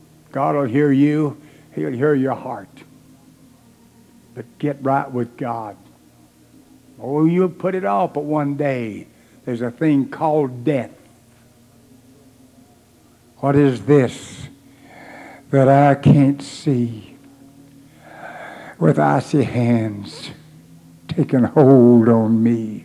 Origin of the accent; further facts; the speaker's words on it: North Carolina, United States; I've been reading the works of Duke University. It's my home state